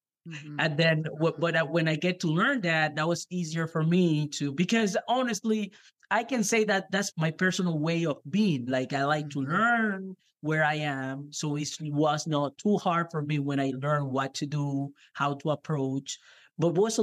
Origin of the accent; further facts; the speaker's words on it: Dominican Republic; English is a second language; moved away as an adult; now in United States; I came from Dominican Republic, totally different weather, different people, different social life. And it's been a lot challenging for me to adjust to USA culture